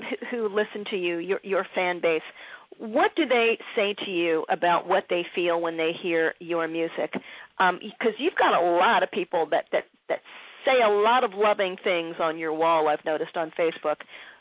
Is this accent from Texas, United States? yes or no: no; Philadelphia, Pennsylvania, United States; who I just adore from Philly, my hometown